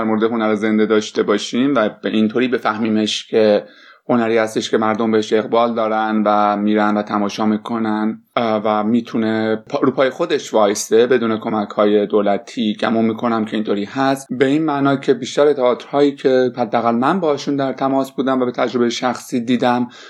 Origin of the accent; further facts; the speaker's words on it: Iran; now in Australia; برای منی که از ایران اومدم،